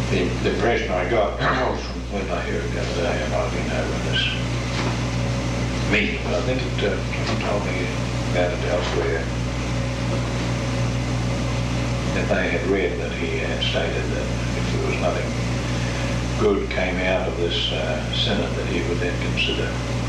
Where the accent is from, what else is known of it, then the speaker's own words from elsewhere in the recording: New Zealand; now in England; When I came over from New Zealand to England, I did.